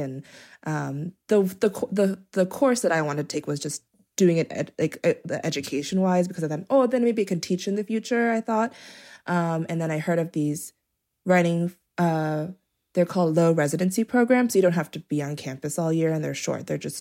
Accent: Las Vegas, Nevada, United States; that came to my hometown, Vegas.

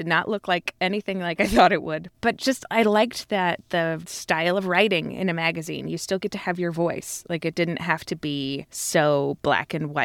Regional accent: Indiana, United States; And I grew up in Indiana on a small farm

